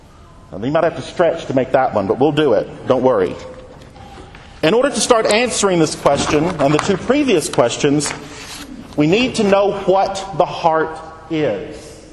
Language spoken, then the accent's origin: English; Mississippi, United States; Okay, I'm not from Texas. I grew up in Mississippi, and I grew up a Baptist.